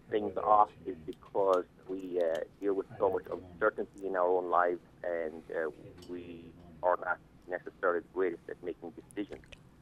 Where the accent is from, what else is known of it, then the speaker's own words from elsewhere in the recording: Ireland; also born or lived in New York / Atlanta; now in United States; I grew up in Ireland. I came to New York in 1986. I spent most of my time in America living in Atlanta, Georgia, but only the last few years living in Florida.